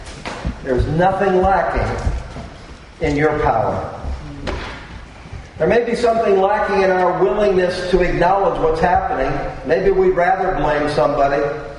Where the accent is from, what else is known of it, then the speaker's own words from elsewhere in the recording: United States; We're fans, and we're from the States, and we like to watch Queen Elizabeth and all that happens there.